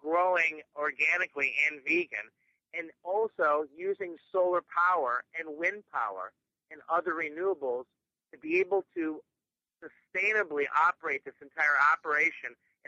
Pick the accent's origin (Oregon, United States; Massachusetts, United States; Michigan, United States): Michigan, United States; now in Southern California, United States; I grew up in Michigan. They're not going to be putting a lot of solar panels on rooftops in Michigan anytime soon because we have 237 cloudy days a year.